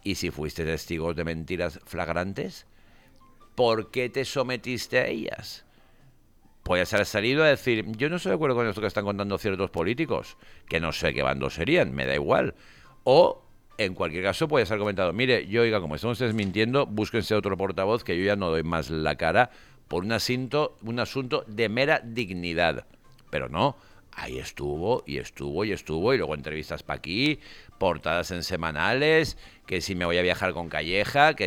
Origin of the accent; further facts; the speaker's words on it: Spain; Somos españoles, somos europeos, compartimos una raíz judeocristiana.